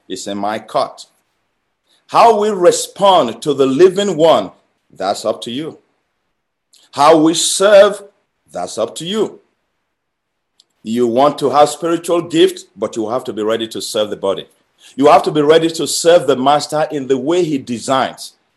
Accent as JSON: {"language": "English", "country": "Ecuador", "tie": "born or raised there", "said": "my hometown in Ecuador."}